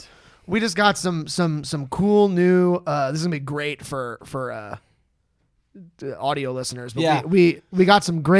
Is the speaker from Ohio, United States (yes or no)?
no; Florida, United States; I grew up in South Florida.